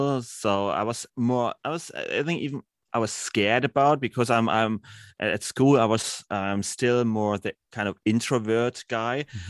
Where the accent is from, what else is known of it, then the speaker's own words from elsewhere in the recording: Dresden, Saxony, Germany; I'm born and raised in Dresden. Dresden is like 1.5-2 hours from Berlin.